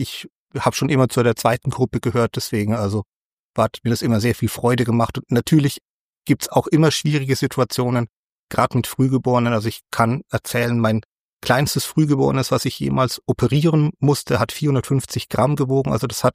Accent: Nuremberg, Bavaria, Germany; Also ich komme ja aus Nürnberg und habe dort auch studiert, also in Erlangen, das ist ja die alte Universität.

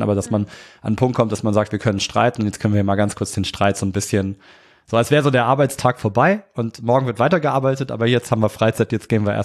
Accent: Cologne, North Rhine-Westphalia, Germany; Ich gesagt, aus Köln.

